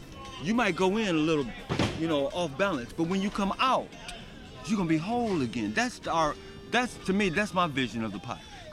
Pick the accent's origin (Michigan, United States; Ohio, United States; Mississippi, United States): Michigan, United States; Detroit; now in Los Angeles, United States; I came from Detroit, and when I arrived here from Detroit, I didn't have a guitar, okay?